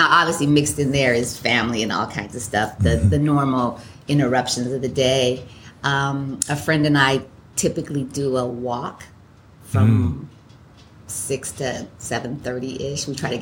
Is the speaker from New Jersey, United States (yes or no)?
no; Seattle, Washington, United States; also born or lived in Los Angeles; But I grew up in Seattle.